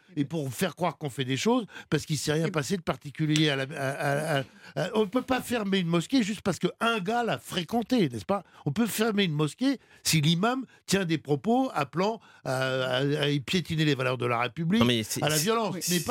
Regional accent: France; Et chez nous, en France, aujourd'hui

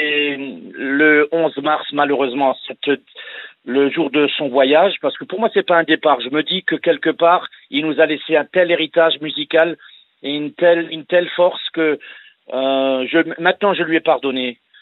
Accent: Strasbourg, Grand Est, France; je peux vous dire d'où je suis de Strasbourg.

